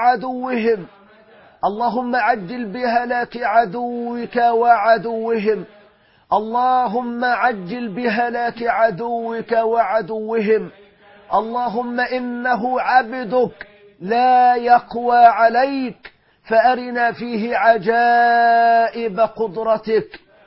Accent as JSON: {"language": "Arabic", "country": "Egypt", "said": "في بلادنا مصر"}